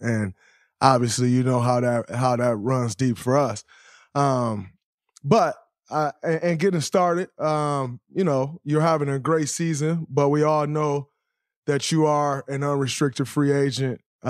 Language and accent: English; Saginaw, Michigan, United States; And obviously, I'm from Saginaw, Michigan. He's from Flint, Michigan. You know, we kind of one in the same, that Flint-Saginaw connection.